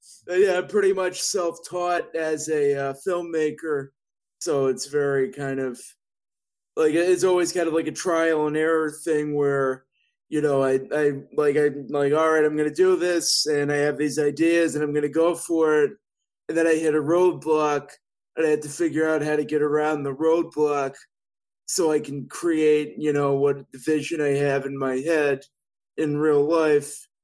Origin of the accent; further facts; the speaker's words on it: St. Louis, Missouri, United States; also born or lived in Florida; now in Chicago, United States; I grew up in St. Louis. I live in Chicago now.